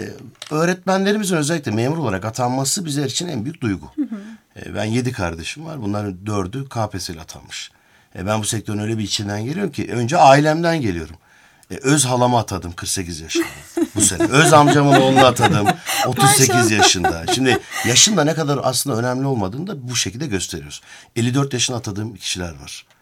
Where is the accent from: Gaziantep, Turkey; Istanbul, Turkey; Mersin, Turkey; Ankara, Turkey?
Mersin, Turkey; Silifke; born there; 1982 Mersin Silifke doğumluyum.